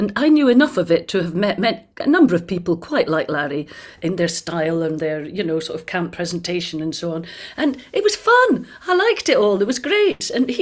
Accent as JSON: {"language": "English", "town": "Findochty", "region": "Scotland", "country": "United Kingdom", "tie": "born or raised there", "also_born_or_lived": "Grangemouth", "lives_now": "Crewe, United Kingdom", "said": "we moved up to Finnochty, as it's called in the local area, the local Dorrick, because my mother's family were all from there, from near there, from Buckie, which is just very near to Finnochty."}